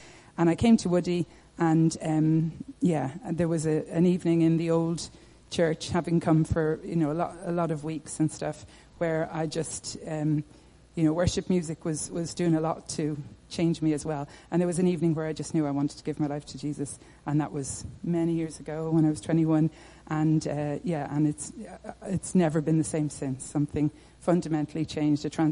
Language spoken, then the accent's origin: English; Ireland; I was born and raised in Catholic Ireland.